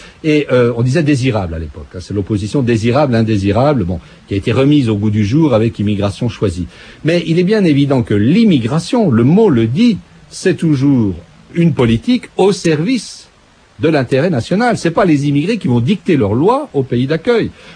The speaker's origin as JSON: {"language": "French", "region": "Grand Est", "country": "France", "said": "Vous savez, aujourd'hui, moi, je viens de Lorraine"}